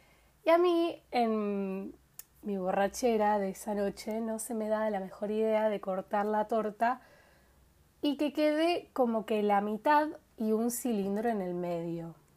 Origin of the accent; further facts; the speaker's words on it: Rosario, Santa Fe, Argentina; para los que no saben, yo soy de Rosario.